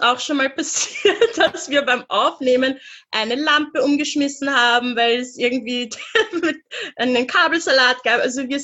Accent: Vienna, Austria; Wir beide, wir sind in Wien aufgewachsen, also du auch in Budapest, aber wir sind in Wien aufgewachsen. Wir haben uns an der Uni Wien kennengelernt

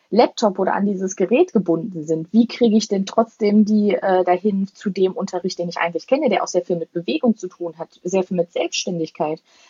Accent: North Rhine-Westphalia, Germany; ich komme ja auch aus dem Ruhrgebiet, da ist man ja kurz und knapp und direkt, ne?

